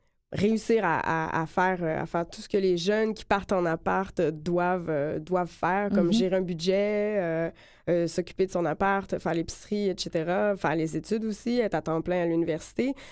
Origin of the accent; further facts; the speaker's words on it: Saguenay, Quebec, Canada; moved away as an adult; now in Montreal, Canada; Oui, je suis partie du Saguenay à 20 ans, pile. C'était pratiquement comme 2 jours après ma fête. Puis pour revenir à Montréal